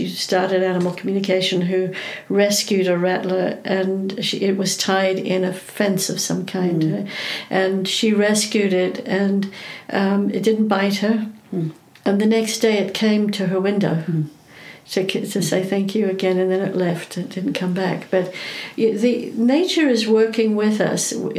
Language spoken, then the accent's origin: English; South Africa; what we used growing up in South Africa